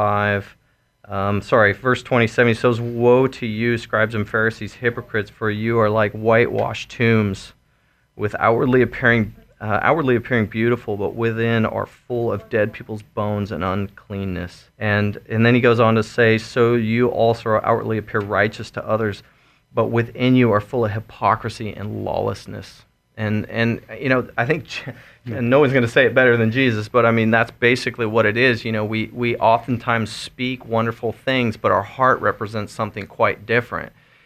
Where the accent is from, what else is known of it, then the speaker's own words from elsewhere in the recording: United States; Now the world's sending missionaries to us, which is very sad and disheartening as an American